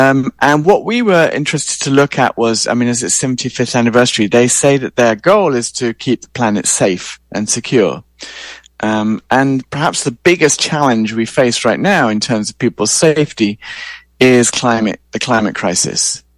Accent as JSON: {"language": "English", "country": "United Kingdom", "lives_now": "United States", "said": "I'm British, but I live in California."}